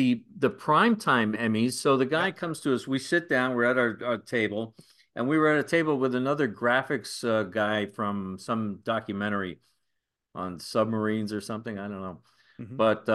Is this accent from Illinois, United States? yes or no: no; New Jersey, United States; I grew up in the bowels of New Jersey.